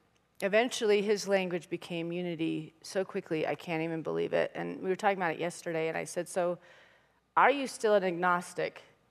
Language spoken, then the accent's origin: English; Boulder, Colorado, United States; I grew up here in Boulder, so it's hard to leave your whole life because everybody's here. A lot of us are still here.